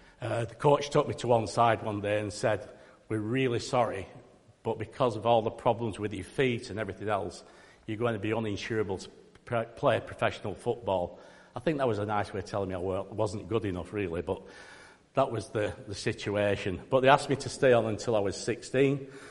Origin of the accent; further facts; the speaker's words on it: Oldham, North West England, United Kingdom; Now, growing up in Oldham, which is North Manchester, you can't help but get involved with sport.